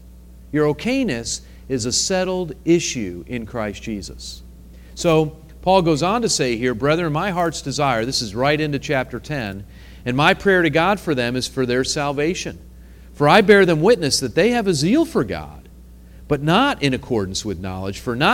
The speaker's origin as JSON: {"language": "English", "town": "Danbury", "region": "Connecticut", "country": "United States", "tie": "born there", "said": "I was born in Danbury, Connecticut, supposedly, right?"}